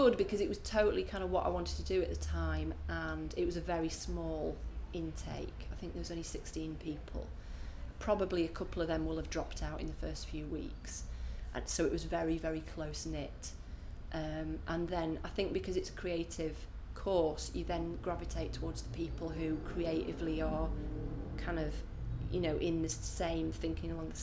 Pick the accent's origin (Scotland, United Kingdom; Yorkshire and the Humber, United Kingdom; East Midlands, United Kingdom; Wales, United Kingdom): Yorkshire and the Humber, United Kingdom; Huddersfield; I grew up in Huddersfield, which is nice, I think, but kind of very sort of small town sort of place, and more so when I was growing up there in the 80s. I think now it's almost a suburb of Leeds and Manchester.